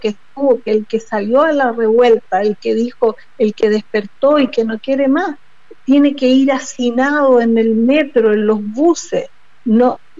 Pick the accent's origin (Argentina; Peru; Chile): Chile; nosotros somos chilenos, no somos los del exterior, somos los chilenos.